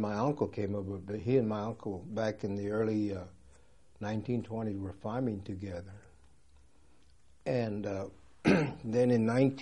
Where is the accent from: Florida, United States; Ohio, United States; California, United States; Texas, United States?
California, United States; Hanford; I was born in California, and my father was a farmer, I was born on a farm, raised on a farm, and when we left in 1942, we left the farm. And where I was born in California is a place called Hanford